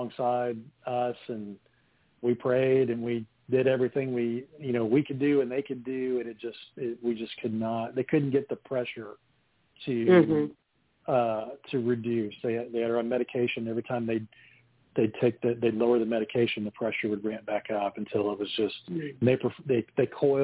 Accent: Indiana, United States; I'm from Southern Indiana.

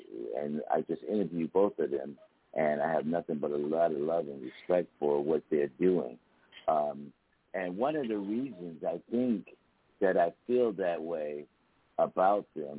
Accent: Pennsylvania, United States; And he happens to be over in my home state, in Pennsylvania.

